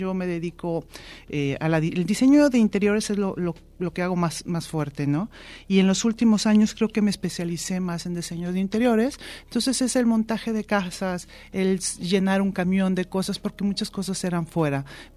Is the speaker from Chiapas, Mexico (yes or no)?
no; Guadalajara, Jalisco, Mexico; Yo nací aquí en Guadalajara. Siempre he vivido en Guadalajara. Mi familia es de Guadalajara